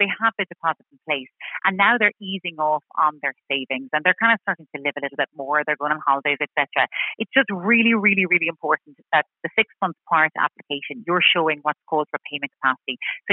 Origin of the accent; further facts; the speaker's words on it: Ireland; We're Irish, we love owning our own homes